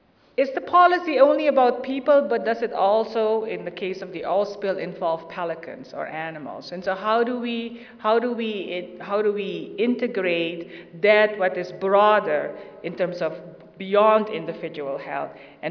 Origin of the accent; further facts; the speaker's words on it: Louisiana, United States; I come from Louisiana. A good Louisiana Bowdoin sausage is, you can't match that anywhere.